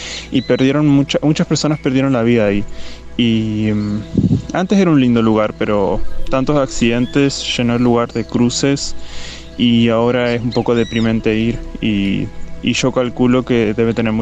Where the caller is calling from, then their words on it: Argentina; Yo vivo en Argentina, en la provincia de Entre Ríos, en la ciudad de Libertador San Martín, y es un pueblito chiquito dentro de todo. Es una comunidad más que nada adventista